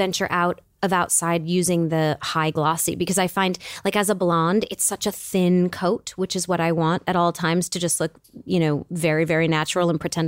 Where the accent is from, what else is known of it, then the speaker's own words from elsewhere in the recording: Michigan, United States; I grew up in a 1,000-square-foot home, a little bungalow with my mom, and it was definitely watching her put on creams, trying to understand why she did it.